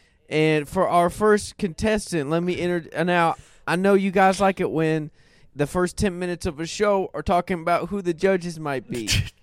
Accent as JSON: {"language": "English", "town": "Little Rock", "region": "Arkansas", "country": "United States", "said": "I'm from Little Rock, Arkansas."}